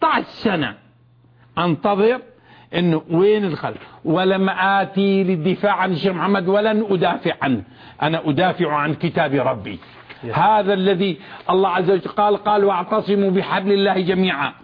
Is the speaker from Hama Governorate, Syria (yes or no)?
yes; Hama, Hama Governorate, Syria; أنا حموي ابن حموي وأعتز بديني، ولدت فيها وتربيت على الدروس اللي أول ما حضرت في حياتي دروس علماء ما وعلى رأسهم الشيخ محمد الحامد رحمه الله